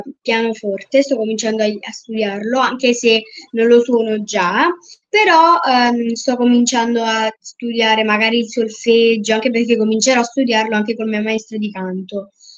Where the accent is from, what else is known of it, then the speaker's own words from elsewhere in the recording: Casoria, Campania, Italy; Allora, io sono di Casoria, in provincia di Napoli.